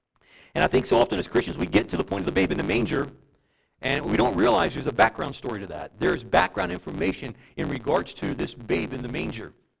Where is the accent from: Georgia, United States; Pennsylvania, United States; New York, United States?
Pennsylvania, United States; Well, I grew up in Pennsylvania, okay?